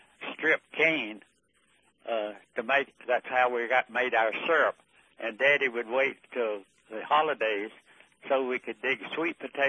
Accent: Alabama, United States; born there; I was born in Alabama, the 19th day of September, 1919, in a log house.

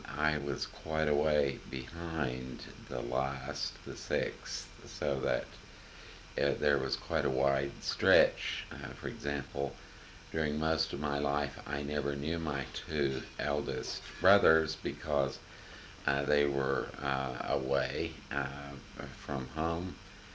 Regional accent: Missouri, United States; it was a part of the experience of many people growing up in the Midwest, and certainly with me in Southwest Missouri.

